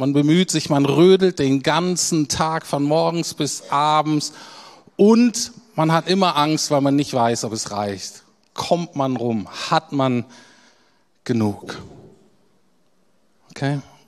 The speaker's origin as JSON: {"language": "German", "country": "Germany", "said": "Okay, ich weiß, wir sind Deutsche."}